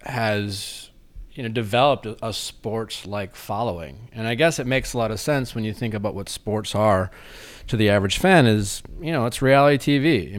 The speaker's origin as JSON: {"language": "English", "town": "Waukesha", "region": "Wisconsin", "country": "United States", "tie": "born or raised there", "also_born_or_lived": "Milwaukee", "said": "because I grew up in Waukesha, but didn't go down there. But I lived in Milwaukee, the city of Milwaukee, most of my young adult life"}